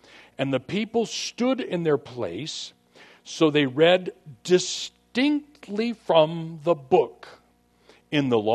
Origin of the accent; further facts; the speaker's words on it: San Diego, California, United States; we end up where I grew up in North Park. We end up down by Balboa Hospital.